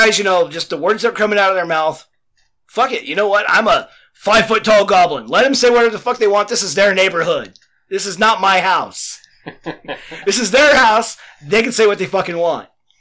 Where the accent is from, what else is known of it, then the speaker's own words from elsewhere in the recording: Seattle, Washington, United States; When I was down in South Seattle, about just 98.